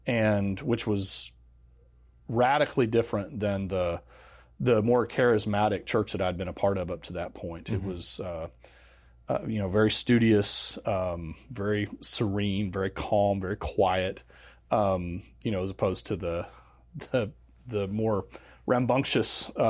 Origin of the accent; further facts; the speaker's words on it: Fayetteville, Arkansas, United States; So I was born in Northwest Arkansas. I was born and raised in Fayetteville, and in fact, all of my family's still there.